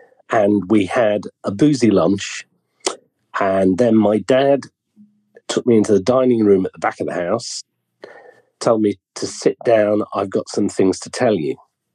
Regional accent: Sheffield, Yorkshire and the Humber, United Kingdom; But as you know, I'm from Sheffield. My dad worked in the steelworks.

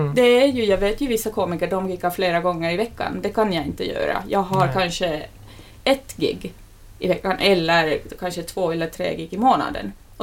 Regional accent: Finland; first language Finnish; Swedish is a second language; now in Sweden; Och jag pratar ganska mycket om att vara finne i Sverige. Mitt modersmål är finska.

